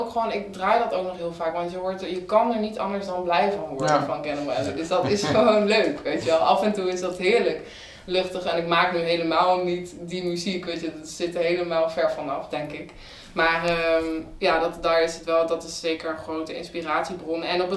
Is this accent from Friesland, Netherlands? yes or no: no; Nijmegen, Gelderland, Netherlands; Ik kom uit Nijmegen en daar was wel echt een muzikaal milieu.